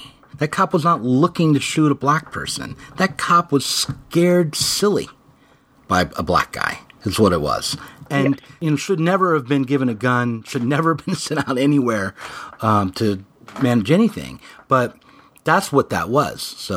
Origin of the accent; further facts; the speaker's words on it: the South, United States; So we don't have to think that way. I come from the South.